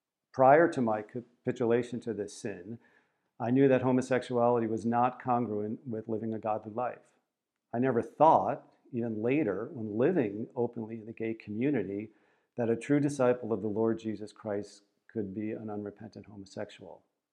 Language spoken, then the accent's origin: English; New Jersey, United States; I was born in 1962, so I'm 59 years old right now. And I was raised in New Jersey in a Catholic family.